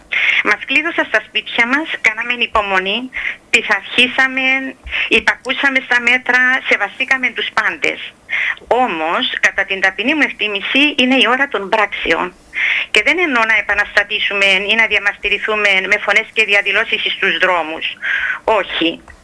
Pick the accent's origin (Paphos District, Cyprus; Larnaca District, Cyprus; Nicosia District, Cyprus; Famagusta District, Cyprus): Paphos District, Cyprus; Paphos; είμαι από την Πάφο.